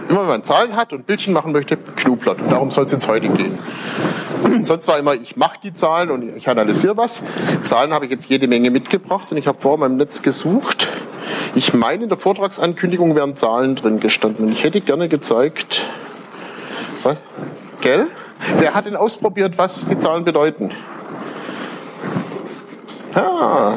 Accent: Tübingen, Baden-Württemberg, Germany; Das hat bei uns in der Schule schon angefangen, obwohl es gar nicht so hieß. Aber bei uns in Tübingen gab es 3 Gymnasien

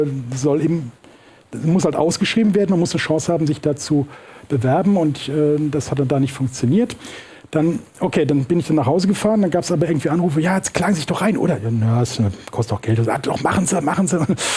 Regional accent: Rhineland-Palatinate, Germany; now in Cologne, Germany; ich bin gebürtiger Pfälzer, was soll denn das? Was soll denn hier der Rheinländer da, der Jeck? Gut, ich wohne auch in Köln, so ist es nicht.

